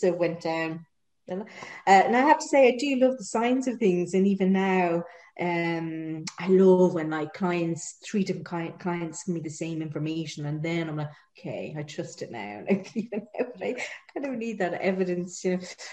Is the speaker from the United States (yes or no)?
no; Ireland; Sorry, I'm Irish, trying to not curse you.